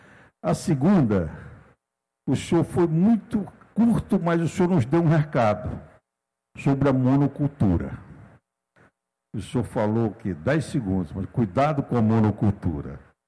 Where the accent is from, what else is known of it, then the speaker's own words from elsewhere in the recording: Amazonas, Brazil; also born or lived in Santa Maria; eu não sou de Santo Ângelo, mas eu estudei em Santa Maria, no Rio Grande do Sul. Mas sou amazonense, eu fui daqui para lá, para a faculdade.